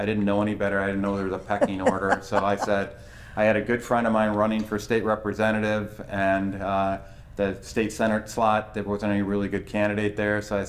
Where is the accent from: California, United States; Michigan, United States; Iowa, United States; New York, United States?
Michigan, United States; I mean, I was born and raised in Michigan, but I spent a lot of time working on the space program outside of the state.